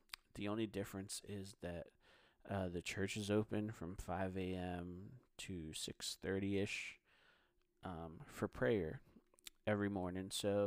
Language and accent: English; Philadelphia, Pennsylvania, United States; I'm from Philly. Like, I am Philly through and through, and I pull no punches.